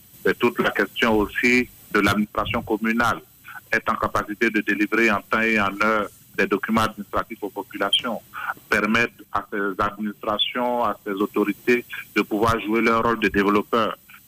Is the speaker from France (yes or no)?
no; Côte d’Ivoire; Je pense que en tant qu'Ivoirien, il faut rester optimiste